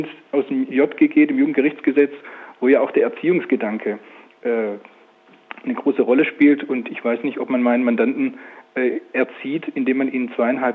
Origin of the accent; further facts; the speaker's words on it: Stuttgart, Baden-Württemberg, Germany; weil ich bin ja auch Stuttgarter Bürger